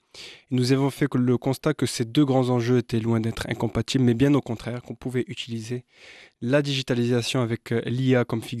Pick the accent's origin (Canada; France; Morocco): Morocco; Non pas parce que je suis marocain